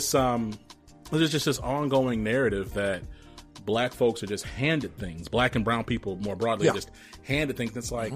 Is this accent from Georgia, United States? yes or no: yes; Rome, Georgia, United States; born there; I was born in Rome, Georgia.